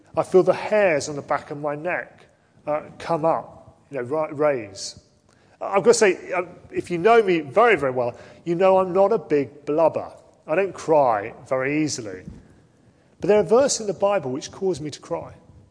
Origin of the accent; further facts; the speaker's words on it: London, United Kingdom; And being a Londoner, bed and brawl